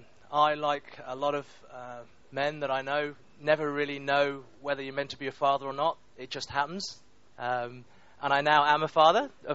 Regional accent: United Kingdom; I'm British but ethnically Chinese.

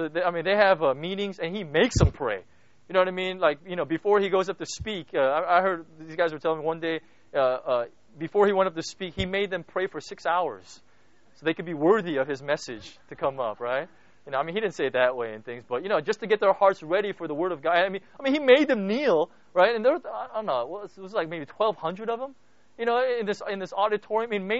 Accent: United States; You can tell I'm so American, right, in my thinking and stuff, you know.

